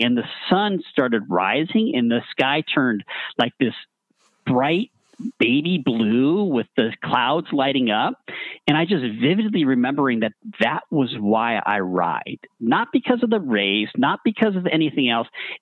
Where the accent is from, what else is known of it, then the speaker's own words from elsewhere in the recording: Simi Valley, California, United States; I mentioned I grew up in Simi Valley